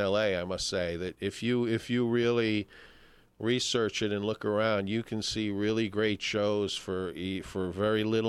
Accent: New York City, New York, United States; I'm from New York City.

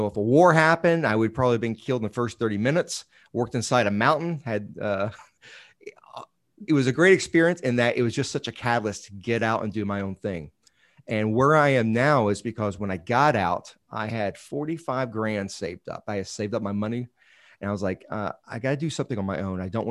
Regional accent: Florida, United States; meaning I was from Florida, so I got in-state tuition and I went to National Guard training.

